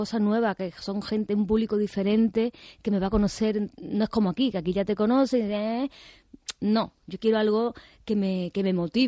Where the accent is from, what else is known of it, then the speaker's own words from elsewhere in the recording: Spain; Que me encanta, que es mi tierra y la amo.